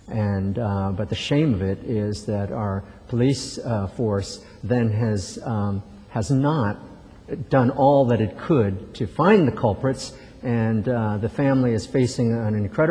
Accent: Boston, Massachusetts, United States; born there; also born or lived in Japan; I began my life in the United States. My parents were the children of immigrants from Japan. I was born in Boston.

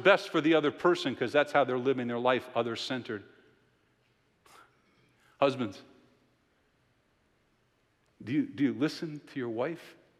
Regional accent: United States; We're Americans. I'm an American.

